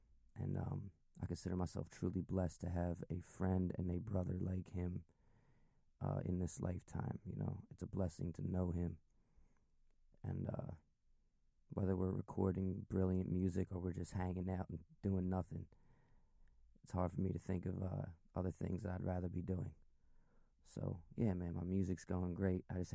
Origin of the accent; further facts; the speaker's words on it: Philadelphia, Pennsylvania, United States; where you're from? I'm from Philly.